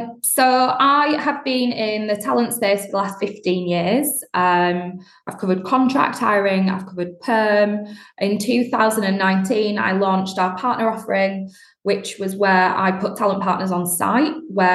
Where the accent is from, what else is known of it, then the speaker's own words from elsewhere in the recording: Bradford, Yorkshire and the Humber, United Kingdom; accent: Northern; moved away; I'm clearly Northern. I grew up in Bradford, and when I first moved to London, even my accent I found was a barrier